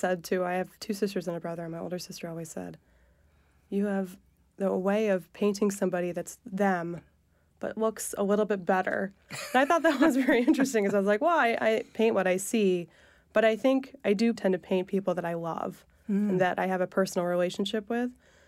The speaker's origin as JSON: {"language": "English", "town": "Elmira", "region": "New York", "country": "United States", "said": "I come from Elmira. It's a very economically depressed area."}